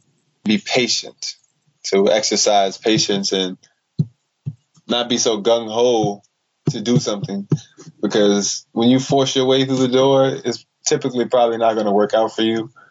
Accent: Chicago, Illinois, United States; now in Orlando, United States; Well, Chicago's little Chicago.

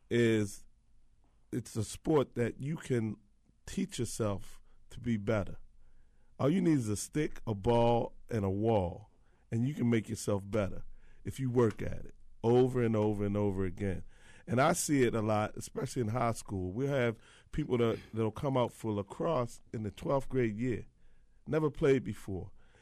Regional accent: Baltimore, Maryland, United States; I grew up in Edmondson Village, and Edmondson High School has probably historically been one of the hotbeds of lacrosse in the African-American community.

